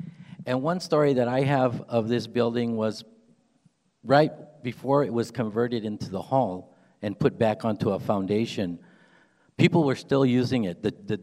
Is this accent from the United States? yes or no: yes; San Jose, California, United States; I was born here in San Jose, and I grew up in the East Side off of White and Story.